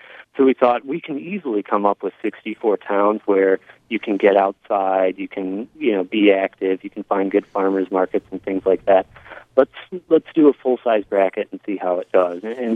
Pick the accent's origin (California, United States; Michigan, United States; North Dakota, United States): Michigan, United States; And I'm originally from Michigan, so I'm personally really happy to see some upper Midwest pride.